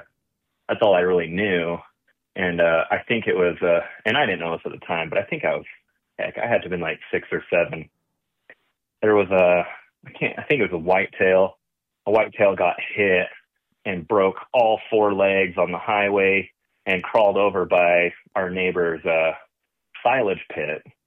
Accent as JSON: {"language": "English", "country": "Canada", "tie": "born or raised there", "said": "And so, yeah, I grew up in Canada and, honestly, up there, hunting is, you know, there's not a whole lot of grocery stores."}